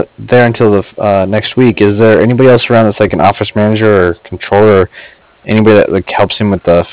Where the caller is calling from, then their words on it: Cardiff, Wales, United Kingdom; I am calling from Cardiff.